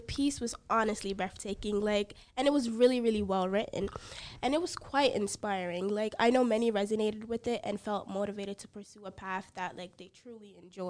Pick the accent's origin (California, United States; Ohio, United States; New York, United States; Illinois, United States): New York, United States; Bronx; we're both from the Bronx.